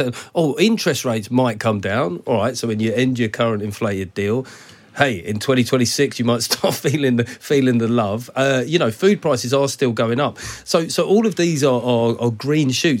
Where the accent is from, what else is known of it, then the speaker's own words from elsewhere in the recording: Wimbledon, London, United Kingdom; I grew up in Wimbledon, mate.